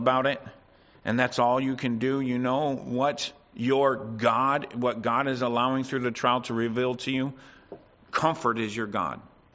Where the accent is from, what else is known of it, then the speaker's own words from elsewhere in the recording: Canada; Talking to myself because I'm a Canadian too.